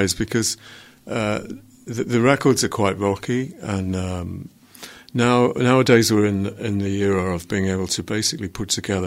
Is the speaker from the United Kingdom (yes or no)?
yes; Bromsgrove, West Midlands, United Kingdom; also born or lived in Manchester / Liverpool; I'm from a place called Bromsgrove, which is in Worcestershire. Mm-hmm. I lived for many years in Manchester and Liverpool. But now I'm back in Worcester, which is in the Midlands, right in the middle of the country.